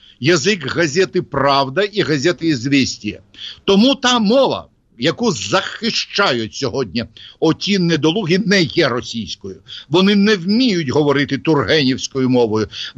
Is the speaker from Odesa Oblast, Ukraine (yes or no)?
yes; Odesa, Odesa Oblast, Ukraine; first language Russian; Ukrainian is a second language; я виріс в російськомовній родині в Одесі. Мій діду нащадок поляків і німців, моя бабця донська козачка, мамина мама, так, вона з Винничини